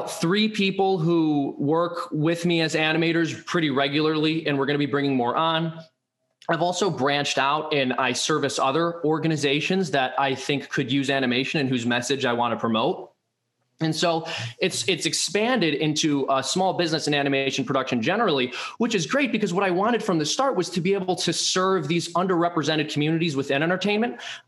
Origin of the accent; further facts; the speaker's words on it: Chicago, Illinois, United States; If you can't tell from the hopelessly ethnic name, I'm from an Irish Catholic family. And I was raised right outside of Chicago. And my entire extended family lived in the inner city.